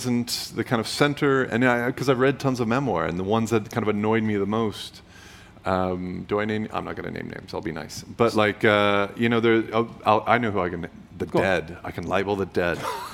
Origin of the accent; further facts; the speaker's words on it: the South, United States; And, you know, I grew up in the South, and that's not unusual for people to talk about the dead and the ghosts.